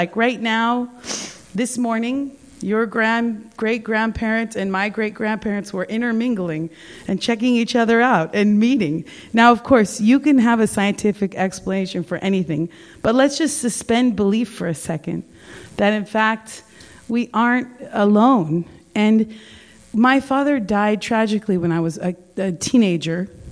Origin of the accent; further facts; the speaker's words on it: California, United States; I grew up here in the Bay Area, and my spiritual awakening happened at a young age because I grew up in the church